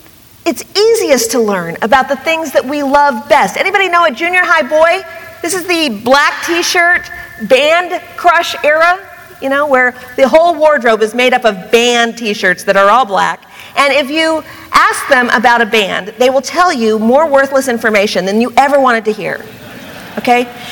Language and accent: English; Columbus, Ohio, United States; I grew up near Columbus, Ohio. It's the test market for every fast food chain there is.